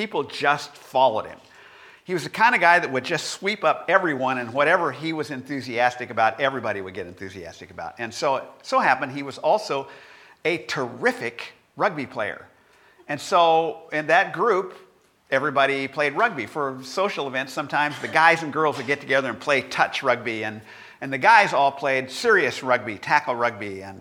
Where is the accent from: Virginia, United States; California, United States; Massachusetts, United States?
California, United States; You know, we're all from California going, what's the problem here?